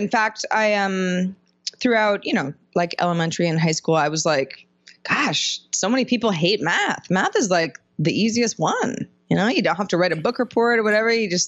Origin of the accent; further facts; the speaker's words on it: Sebastopol, California, United States; also born or lived in Santa Cruz, United States; Well, I was born in Santa Cruz, but I grew up in Sebastopol, California. And for everybody who doesn't know where that is, it's in Northern California.